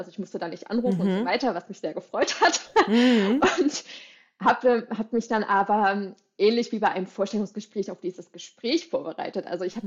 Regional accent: Saxony, Germany; also ich komme halt aus Sachsen, so aus Nähe des Erzgebirges. Und da ist es einfach noch etwas konservativer.

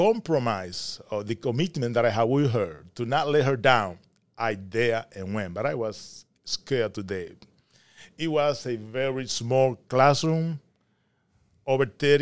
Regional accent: Dominican Republic; Well, yes, I born and raised in the Dominican Republic, especially in the countryside.

